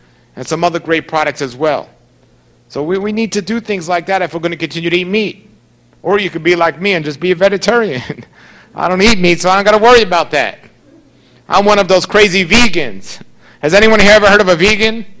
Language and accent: English; New York City, New York, United States; For example, I'm from New York City.